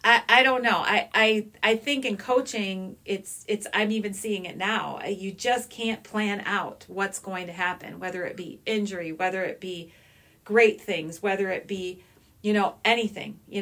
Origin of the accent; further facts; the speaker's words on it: Racine, Wisconsin, United States; I am from Racine, so that was kind of a really exciting to me because I could be where my family was.